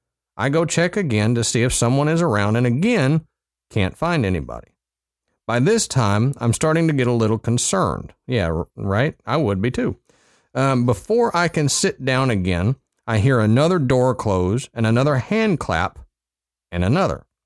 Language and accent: English; West Virginia, United States; I'm sure you'll be disappointed that considering I'm from West Virginia, more didn't happen.